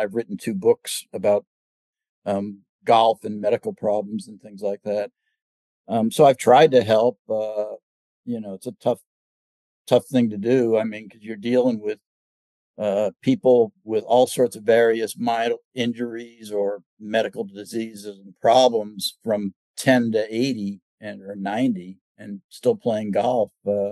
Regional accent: New England, United States; Even though I grew up in New England, I love playing in the heat.

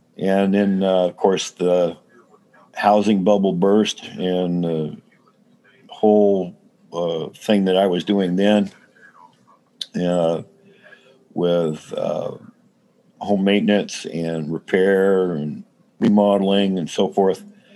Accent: California, United States; now in Skagit County, United States; We came from Central California, Sierra Nevadas.

